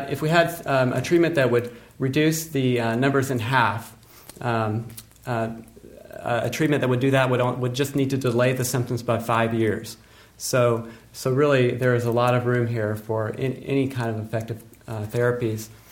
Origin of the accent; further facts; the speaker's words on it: Tennessee, United States; also born or lived in Boston; I grew up in Tennessee, where I learned to play the guitar and to sing, but something was missing in my life, and that's why I moved to Boston.